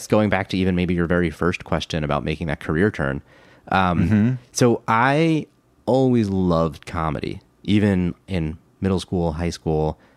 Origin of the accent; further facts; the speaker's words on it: New Jersey, United States; This is in New Jersey in Monmouth County.